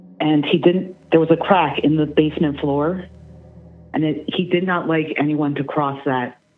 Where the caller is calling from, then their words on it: New Jersey, United States; I'm calling from New Jersey.